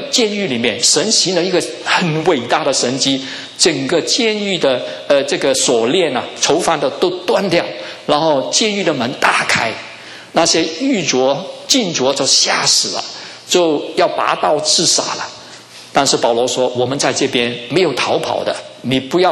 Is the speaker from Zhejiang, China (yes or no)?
no; Guangdong, China; 我们广东人呢是家族观念，没有国族观念的，非常的团结。